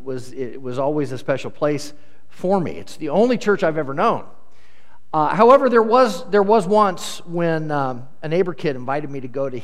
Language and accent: English; Des Moines, Iowa, United States; I grew up in the Christian Church Disciples of Christ in Des Moines, Iowa, at a place called Capitol Hill Christian Church.